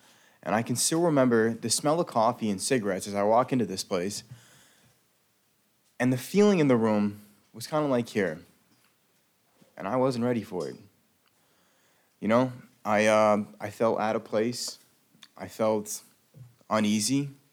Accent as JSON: {"language": "English", "town": "Las Vegas", "region": "Nevada", "country": "United States", "said": "I'm from Las Vegas, Nevada."}